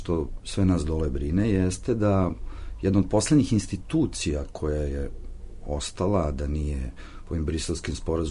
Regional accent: Belgrade, Serbia; ja sam Beograđanin, a silom prilika radim dole

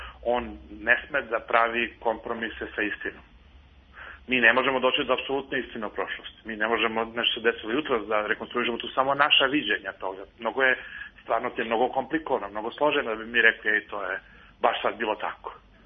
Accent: Serbia; mi smo Srbi

